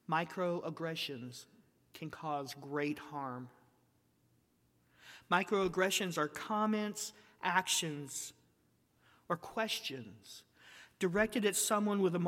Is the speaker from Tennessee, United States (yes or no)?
yes; Tennessee, United States; born there; And I was born in Tennessee, one of the only three states that still refuse to change birth certificates.